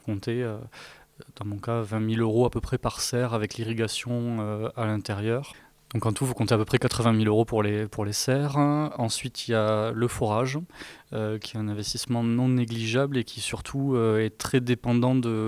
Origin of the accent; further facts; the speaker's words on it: Occitanie, France; J'ai grandi dans la ferme familiale de mon grand-père dans l'Aveyron.